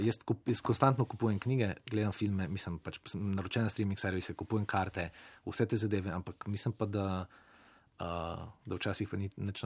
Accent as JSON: {"language": "Slovenian", "town": "Novo Mesto", "region": "Southeast Slovenia", "country": "Slovenia", "tie": "born or raised there", "said": "jaz nisem kot mulc v Novem mestu, ki nisem bil tako pogumen, da bi se kdaj zapeljal v Ljubljano"}